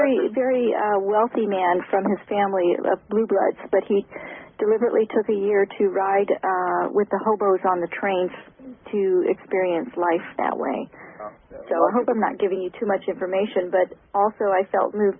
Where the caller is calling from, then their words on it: Detroit, Michigan, United States; I'm from Detroit.